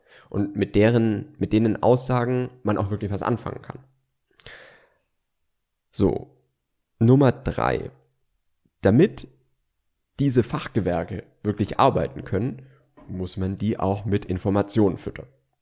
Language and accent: German; Baden-Württemberg, Germany; Dasselbe wie mit dem Architekten, da merkt man, ich bin Schwabe